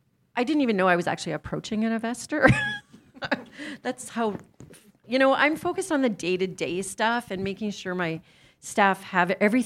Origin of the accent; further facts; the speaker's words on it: Winnipeg, Manitoba, Canada; we're from Winnipeg